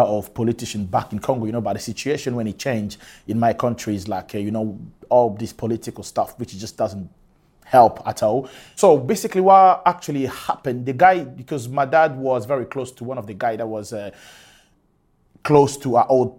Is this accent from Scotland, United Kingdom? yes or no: yes; Scotland, United Kingdom; Yes, I grew up in Scotland, you know what I mean? I live in Scotland literally all my life.